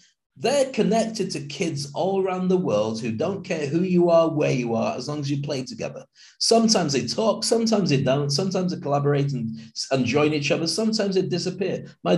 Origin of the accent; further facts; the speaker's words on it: United Kingdom; now in Dubai, United Arab Emirates; So it was only when I left the UK to go to Dubai